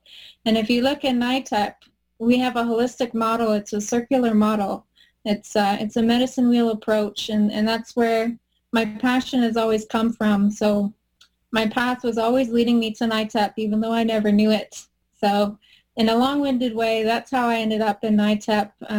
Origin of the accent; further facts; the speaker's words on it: Northwest Territories, Canada; I am Dene from the Northwest Territories. Chicho, which is Dog Rib Ray. That's my band up north. And Irish on my father's side.